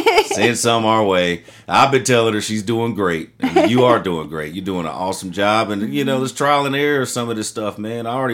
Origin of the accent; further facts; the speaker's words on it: Midwest, United States; I grew up in the country, honey.